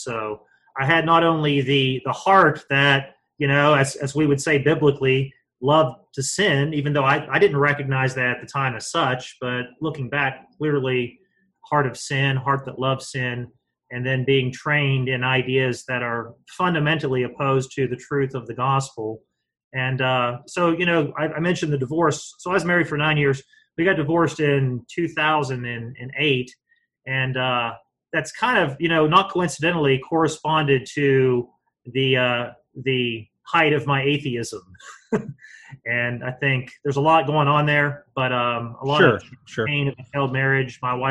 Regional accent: West Virginia, United States; I grew up in West Virginia, the north central part of West Virginia.

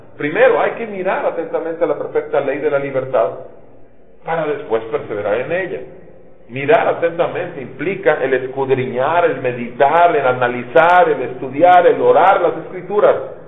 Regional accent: Mexico; como mexicanos que podemos traer 15 Biblias en la mano y nadie nos dice nada.

